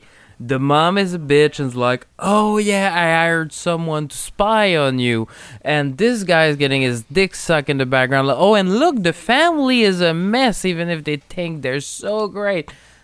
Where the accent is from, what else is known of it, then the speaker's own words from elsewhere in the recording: United States; because I'm so American